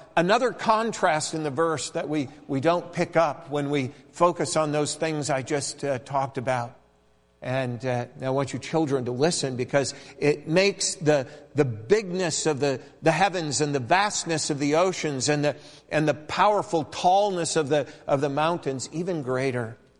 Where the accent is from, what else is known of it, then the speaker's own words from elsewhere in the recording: Montana, United States; And I grew up in Montana and surrounded by mountains